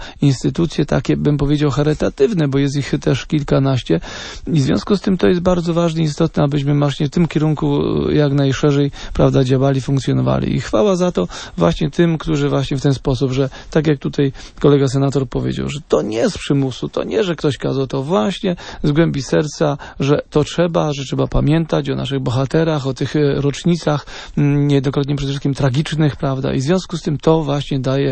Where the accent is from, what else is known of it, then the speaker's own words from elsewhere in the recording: Jarosław, Subcarpathian Voivodeship, Poland; przynajmniej z mojego rodzinnego miasta, z Jarosławia.